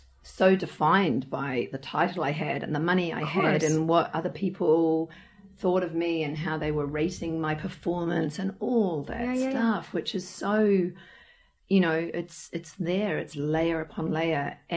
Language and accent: English; New Zealand; in New Zealand, I'm a Kiwi